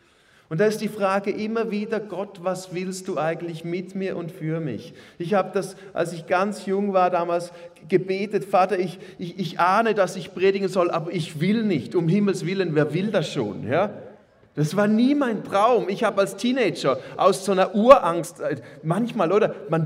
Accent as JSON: {"language": "German", "country": "Switzerland", "said": "weil wir sind Schweizer"}